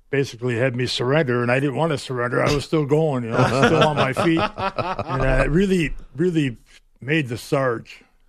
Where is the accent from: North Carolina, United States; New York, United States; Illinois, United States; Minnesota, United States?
Minnesota, United States; And I said, no, I'm from Minnesota.